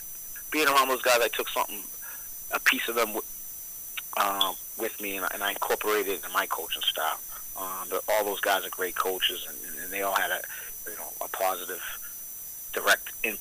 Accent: England, United Kingdom; now in Lynn, United States; I'm an English guy coaching at Classical

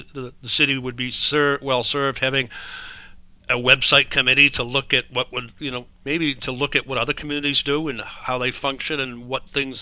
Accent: Gloucester, Massachusetts, United States; growing up in East Gloucester, what we used to do is we would trap the coyotes and then we'd just let them go down around Revere Street.

